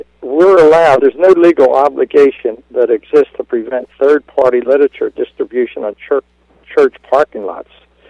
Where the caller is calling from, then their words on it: Seaville, New Jersey, United States; I'm calling from Seaville, New Jersey, not too far from Ocean City and Seattle City.